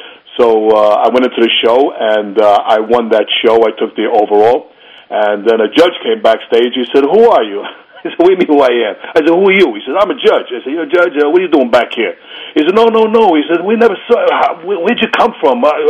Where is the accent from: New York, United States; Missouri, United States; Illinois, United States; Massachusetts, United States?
New York, United States; Bronx; I grew up in the Bronx in Morris Park.